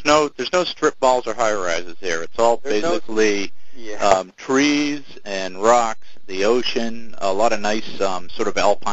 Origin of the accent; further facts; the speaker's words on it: New England, United States; maybe it's just because I'm from New England, so I'm biased